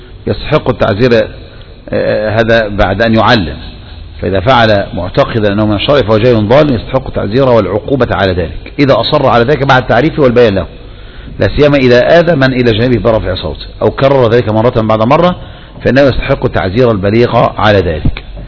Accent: Egypt; انتشر عندنا في مصر

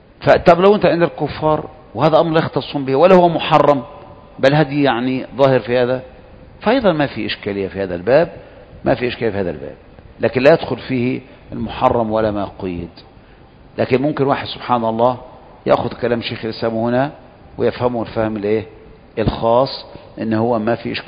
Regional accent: Egypt; احنا بالذات احنا كمصريين نتشكل حيث مذهب

